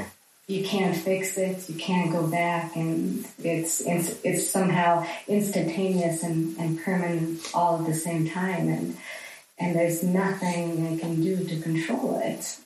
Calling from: Helsinki, Uusimaa, Finland; I'm calling in from Helsinki.

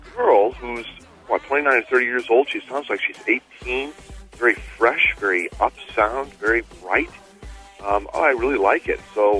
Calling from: Wheaton, Illinois, United States; in Wheaton, which of course is far western Chicagoland.

